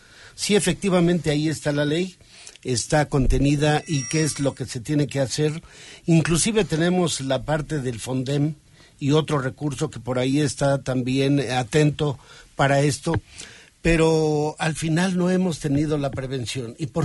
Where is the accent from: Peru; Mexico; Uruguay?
Mexico